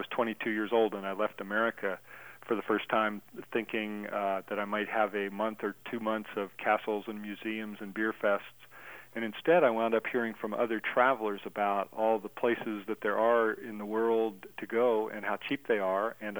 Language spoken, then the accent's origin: English; United States; And that just tells me, being an American, we live on, you know, some massive exponent